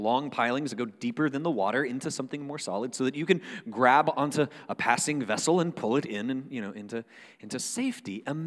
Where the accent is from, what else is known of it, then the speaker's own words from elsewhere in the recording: Panama City, Florida, United States; growing up in Panama City afforded me some unique experiences, one of which is that, well, the water is right there. The Gulf of Mexico is right there, and we grew up on it